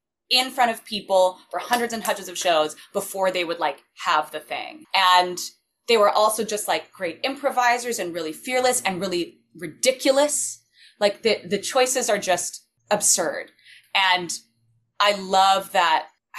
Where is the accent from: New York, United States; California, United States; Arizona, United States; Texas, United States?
California, United States; Costa Mesa; I grew up in Costa Mesa, California, where South Coast Repertory is.